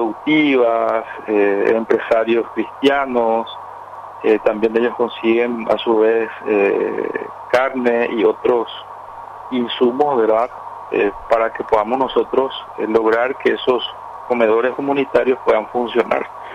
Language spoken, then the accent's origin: Spanish; Paraguay